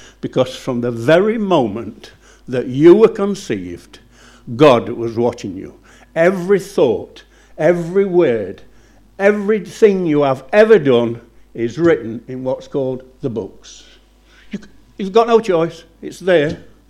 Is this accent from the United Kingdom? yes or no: yes; Somercotes, East Midlands, United Kingdom; I was born in Summercoats. I'd rather have been born somewhere else, actually, because when I was a little lad growing up, everywhere I looked was a pit slag heap